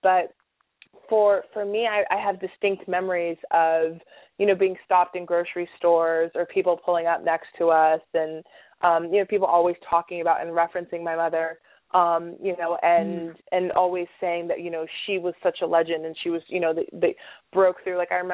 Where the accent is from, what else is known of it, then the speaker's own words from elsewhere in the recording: Los Angeles, California, United States; like living and growing up in Los Angeles, it was normal for me because my parents are just so normal.